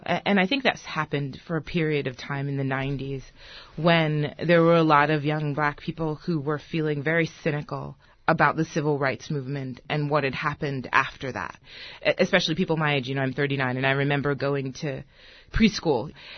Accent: United States; And finally, it was like, I'm American.

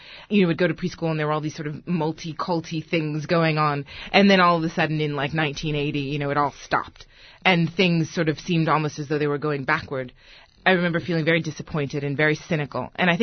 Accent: United States; And finally, it was like, I'm American.

